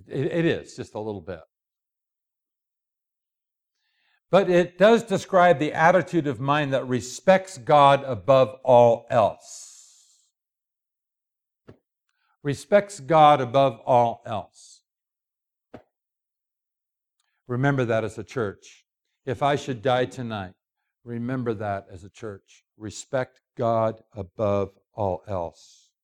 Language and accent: English; Prescott, Arizona, United States; now in Wichita, United States; I'm from Prescott, back Prescott Valley, and you go outside my house at night, you can't hear anything. You wonder, does anybody live around here? Now I'm down downtown Wichita.